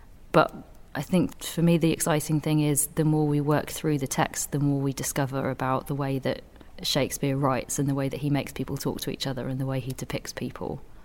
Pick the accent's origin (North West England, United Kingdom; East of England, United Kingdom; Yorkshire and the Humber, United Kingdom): North West England, United Kingdom; Manchester; And because I live in Manchester, it feels exciting to be getting up and saying things in my hometown.